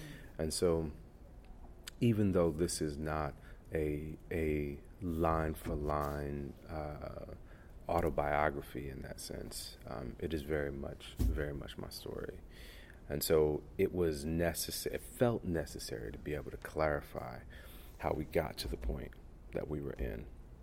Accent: Michigan, United States; moved away as an adult; I'm from Michigan originally. My family's from Mississippi. I was born in Michigan. And I left Michigan to you know, start my life after college.

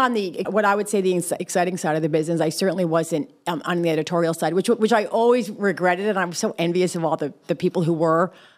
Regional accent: New York, United States; Listen, I grew up in New York, and I'm a New Yorker, even though I've lived in a lot of other places.

